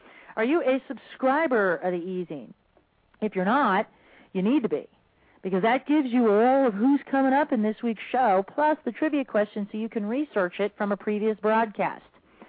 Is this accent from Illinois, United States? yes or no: no; Arizona, United States; but I am from Arizona, and we already did this once with the RTC, and evidently that wasn't a big enough lesson for everyone when our real estate markets were destroyed